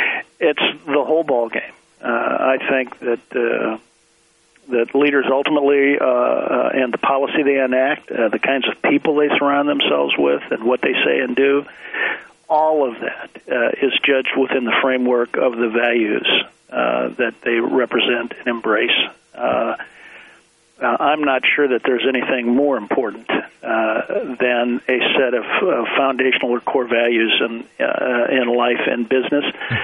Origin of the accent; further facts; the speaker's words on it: St. Louis, Missouri, United States; born there; Well, I was born in the Midwest, corn-fed Midwest kind of guy, St. Louis, Missouri.